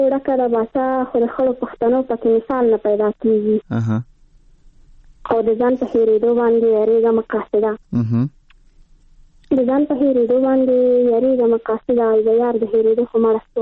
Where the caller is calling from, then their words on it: Baghlan, Afghanistan; امیر جان، … افغانستان بغلان ولایت کې لګینه.